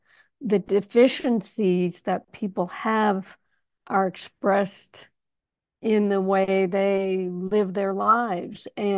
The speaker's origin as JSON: {"language": "English", "country": "United States", "said": "And yeah, I'm an American too. I have the aggressive nature that is not very Canadian"}